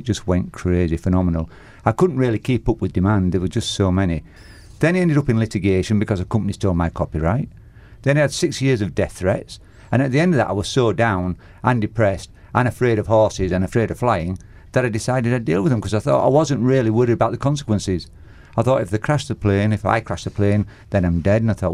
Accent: Leeds, Yorkshire and the Humber, United Kingdom; So we went back to my hometown in Leeds, which is in Yorkshire in the north of England.

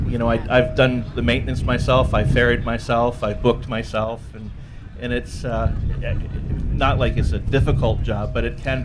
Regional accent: England, United Kingdom; also born or lived in London; I grew up in England. I moved to London in 1970, and that's where I became a teenager

